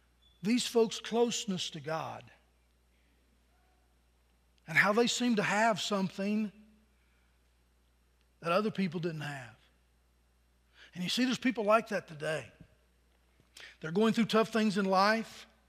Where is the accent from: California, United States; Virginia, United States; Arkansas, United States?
Virginia, United States; Pennington Gap; I remember as a young person, I was raised on Kentucky Street in Pennington Gap, Virginia.